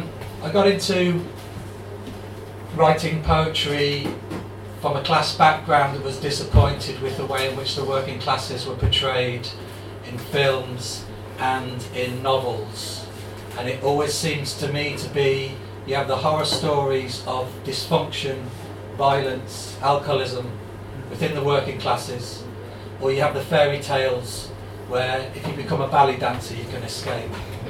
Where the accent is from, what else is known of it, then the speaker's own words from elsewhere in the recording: England, United Kingdom; although I'm English through and through